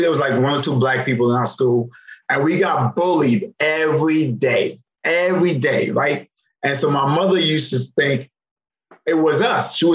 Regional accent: Brooklyn, New York, United States; Yep. Born and raised

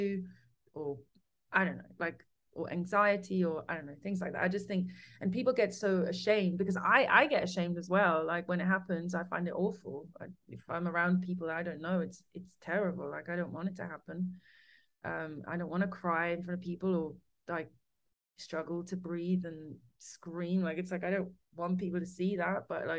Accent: Switzerland; there's still people maybe back home where I grew up in Switzerland, it's a bit more conservative.

